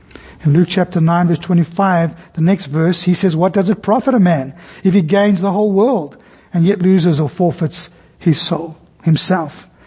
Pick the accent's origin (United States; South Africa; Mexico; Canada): South Africa; As South African soldiers, we from South Africa, we went up to North Africa, to Egypt specifically.